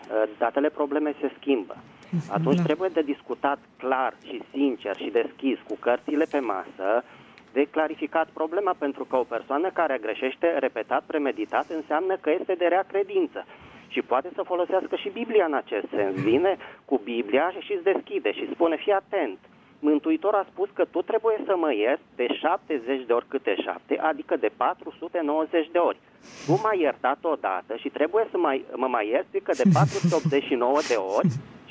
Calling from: Bucharest, Romania; din București

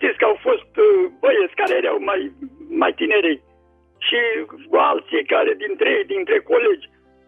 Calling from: Slatina, Olt County, Romania; din Slatina.

